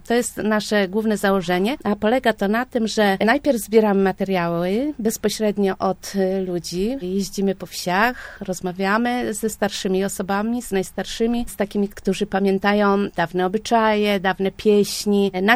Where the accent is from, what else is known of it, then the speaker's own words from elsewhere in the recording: Lublin Voivodeship, Poland; ja pochodzę z Lubelszczyzny i także zainteresowałam się kulturą lasowiacką, bo tu mieszkam, ale też wróciłam do tej kultury rodzimej na Lubelszczyźnie i tam właśnie w rodzinnej miejscowości, w okolicach również działam